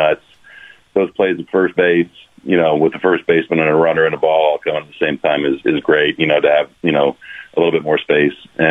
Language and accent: English; New Jersey, United States; I've been a fan of his since I was a teenager growing up in New Jersey when he was playing.